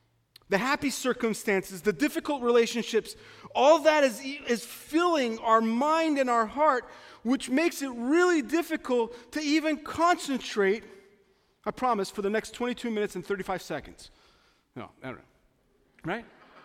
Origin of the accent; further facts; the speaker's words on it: East Coast, United States; Growing up on the East Coast, let's go to the snow. On the East Coast, the snow comes to you